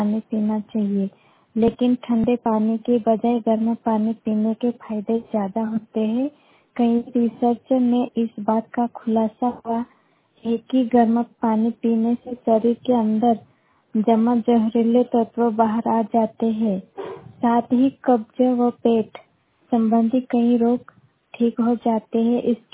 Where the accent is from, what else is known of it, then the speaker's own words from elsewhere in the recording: Jara, Madhya Pradesh, India; मैं बड़वानी जिले के ग्राम जरा की निवासी हूँ।